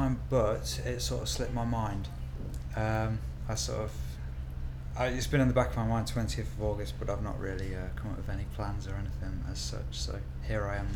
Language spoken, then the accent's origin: English; Derby, East Midlands, United Kingdom; now in London, United Kingdom; I'm 23. I'm from Derby originally, but I've been in London for 5 years now.